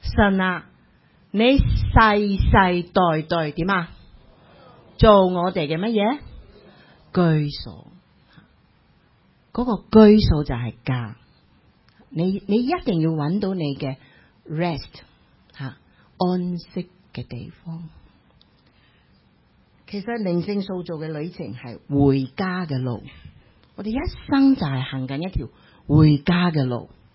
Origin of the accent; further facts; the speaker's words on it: Hong Kong; 我哋香港人好中意讲一句说话